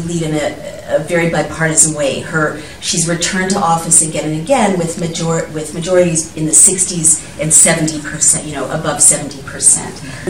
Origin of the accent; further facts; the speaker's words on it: New Haven, Connecticut, United States; She represents New Haven, once my hometown, and she's done that for 27 years.